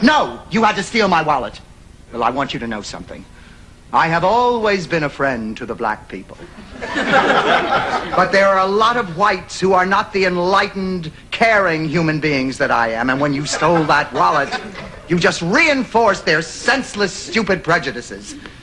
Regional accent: Tuckahoe, United States; I'm from Tuckahoe. I've always been interested in the West Indies.

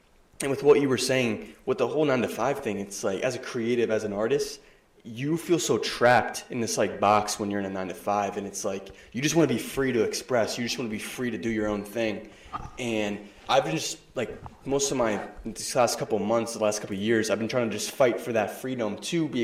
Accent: United States; Guys, I'm American. I don't know.

